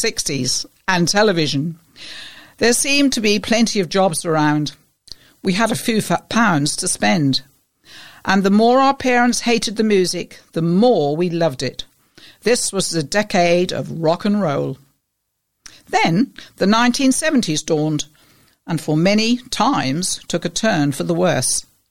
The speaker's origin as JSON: {"language": "English", "region": "East of England", "country": "United Kingdom", "tie": "born or raised there", "said": "Yes, those of us now in our 70s were lucky, very lucky, and especially if we grew up in Norfolk and Suffolk. Playing out in the countryside without a care in the world."}